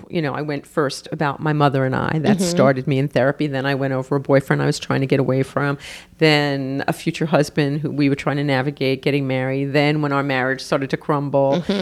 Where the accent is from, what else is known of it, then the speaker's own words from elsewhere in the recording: New York, United States; I'm so New York.